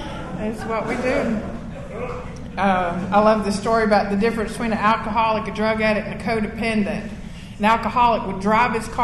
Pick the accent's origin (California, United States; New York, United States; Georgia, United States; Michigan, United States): Georgia, United States; Rockmart; I'm from Rockmart. We don't have that kind of stuff. We got Waffle House.